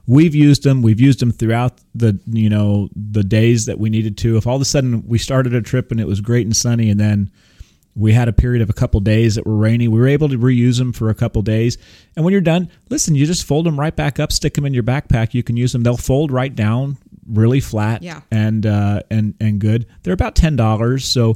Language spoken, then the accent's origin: English; California, United States; I'm from California.